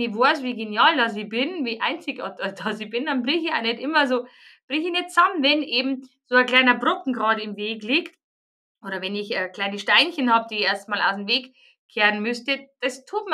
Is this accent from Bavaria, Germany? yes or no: yes; Bavaria, Germany; accent: Bavarian; ich komme aus Bayern, ich kann kein Hochdeutsch, deswegen müsst ihr mit Bayerisch zurechtkommen.